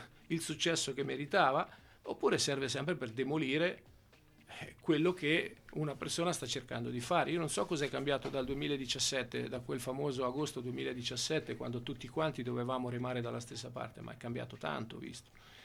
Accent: Ancona, Marche, Italy; io sono un anconetano che vive ad Ancona

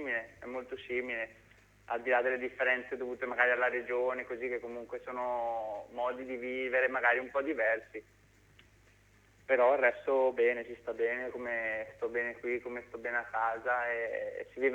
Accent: Bergamo, Lombardy, Italy; Io di Bergamo.

